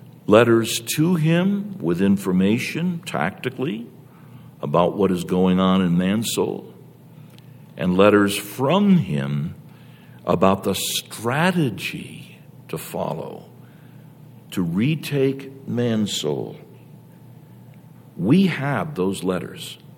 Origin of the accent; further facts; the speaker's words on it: New York, United States; No, I'm from New York. New Yorkers don't know how to ask questions.